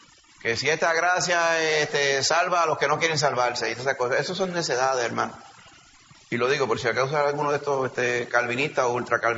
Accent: Añasco, Puerto Rico; Ah, pues nosotros somos de Añasco, sabemos de lo que estamos hablando.

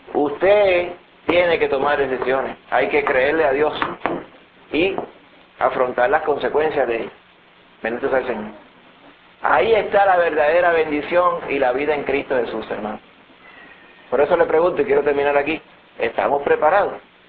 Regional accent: Puerto Rico; son costumbres porque somos puertorriqueños de ciertas costumbres

